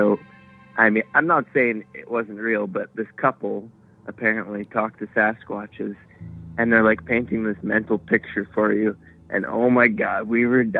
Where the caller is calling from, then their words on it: Smithers, British Columbia, Canada; I'm calling from Smithers, B.C.